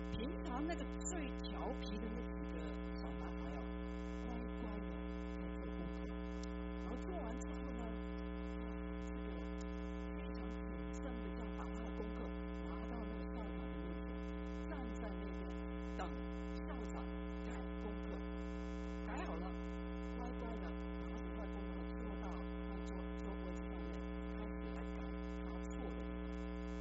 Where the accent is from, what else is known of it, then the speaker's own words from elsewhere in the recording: China; 我想我们中国人会比较容易了解这个敬畏的意义